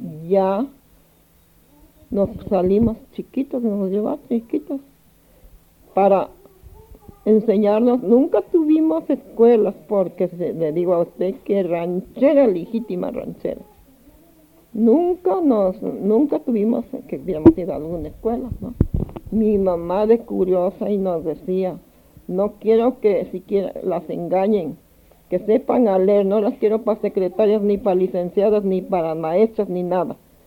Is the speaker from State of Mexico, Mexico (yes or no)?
no; Tepalcingo, Morelos, Mexico; Yo nací en Tepalcingo y me crié en rancho por rancho